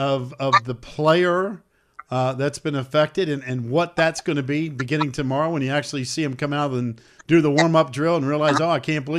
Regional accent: North Carolina, United States; growing up in North Carolina and going to school at Clemson, it took me a while to pick up on

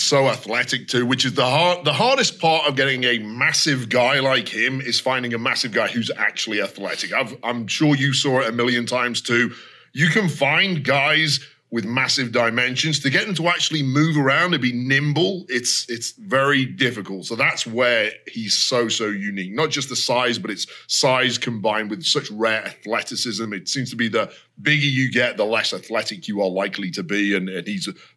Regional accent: England, United Kingdom; Which Vic tried to get me to wear as an Englishman.

